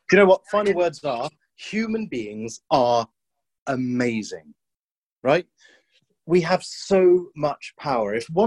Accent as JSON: {"language": "English", "country": "United Kingdom", "said": "We're very British, right?"}